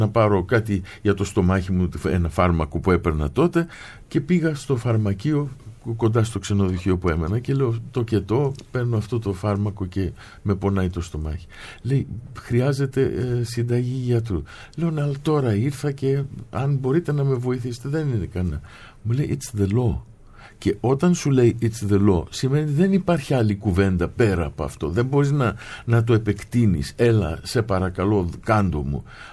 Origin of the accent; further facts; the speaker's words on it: England, United Kingdom; Μεγάλωσα και λίγο στην Αγγλία